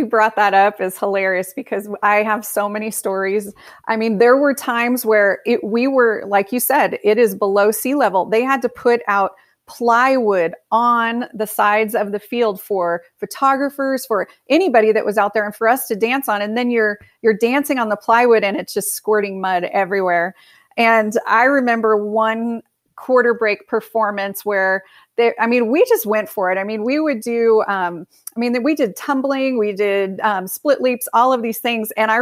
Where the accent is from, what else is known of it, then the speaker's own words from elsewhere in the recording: Fresno, California, United States; now in Denver, United States; You know, growing up in Fresno, it's a great city to grow up in, but that's kind of all I knew.